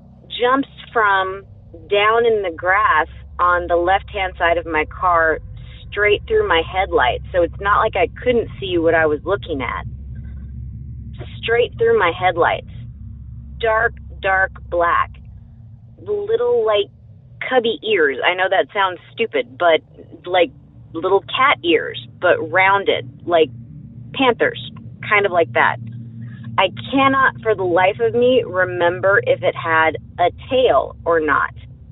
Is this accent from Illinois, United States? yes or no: no; Texas, United States; I'm from Southeast Texas